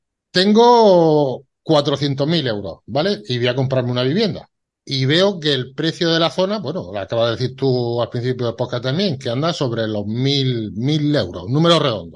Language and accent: Spanish; Region of Murcia, Spain; Ojo, yo soy murciano, pero los quiero a todos por igual.